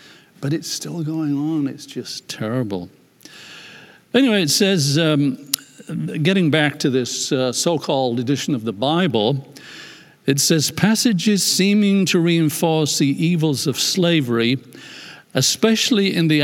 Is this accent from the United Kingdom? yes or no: yes; England, United Kingdom; if it's any consolation for me as an English person, we banished slavery before the United States did.